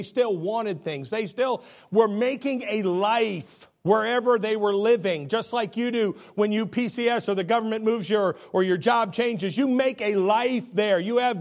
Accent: Illinois, United States; I was from the Midwest. I'm from Illinois.

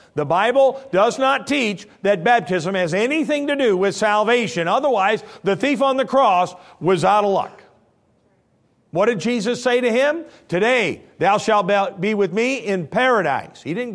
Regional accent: Granville, Illinois, United States; English is a second language; I was raised at the First Methodist Church of Granville, Illinois

